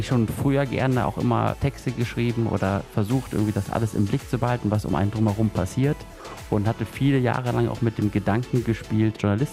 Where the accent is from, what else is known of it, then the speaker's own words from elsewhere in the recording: Leichlingen, North Rhine-Westphalia, Germany; ich bin 33 Jahre alt. Ich kandidiere als Bürgermeister in meiner Heimatstadt Leichlingen, in der ich auch aufgewachsen bin, für die CDU und die FDP. Ich lebe schon mein ganzes Leben in Leichlingen und jetzt seit etwas mehr als 3 Jahren wohne ich in Witzelden.